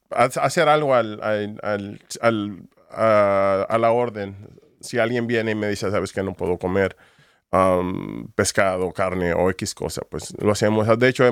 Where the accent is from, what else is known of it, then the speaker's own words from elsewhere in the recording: Mexico; now in United States; yo vengo de México y tengo 22 años trabajando en cocina.